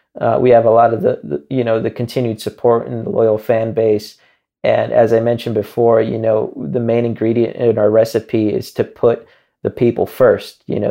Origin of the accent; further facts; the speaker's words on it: Chicago, Illinois, United States; I grew up a drummer. I've been playing drums since I was 11. And growing up in Chicago